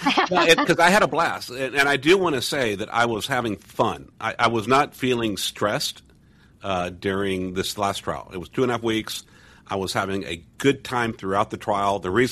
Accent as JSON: {"language": "English", "town": "Brownsville", "region": "Texas", "country": "United States", "tie": "born or raised there", "said": "And I was back in my hometown of Brownsville, where the Mexican food is so good."}